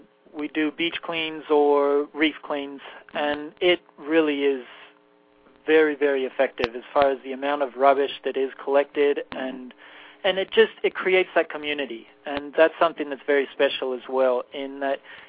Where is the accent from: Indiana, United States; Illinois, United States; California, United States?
Illinois, United States; Chicago; born there; also born or lived in Australia; I was born in Chicago